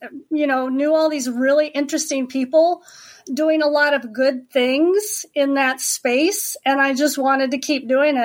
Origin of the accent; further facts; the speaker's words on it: Nebraska, United States; also born or lived in Denver; now in Charlotte, United States; I was born and raised in Nebraska. And then lived in Denver, Colorado for over 20 years. We moved to Charlotte in February of 2020.